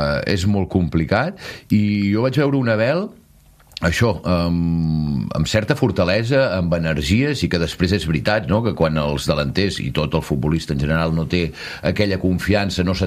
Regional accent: Girona, Catalonia, Spain; Oi, jo com a gironí mai ho veig tot, del tot clar

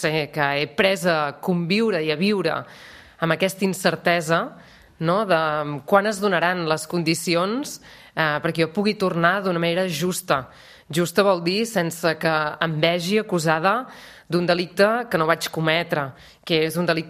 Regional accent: Vic, Catalonia, Spain; Però a mi em recorda Vic, perquè jo sóc de Vic i Vic és una ciutat freda també i amb molta boira.

